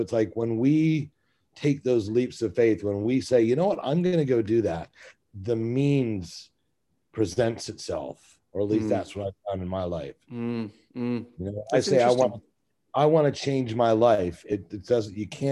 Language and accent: English; New York, United States; I'm from New York originally.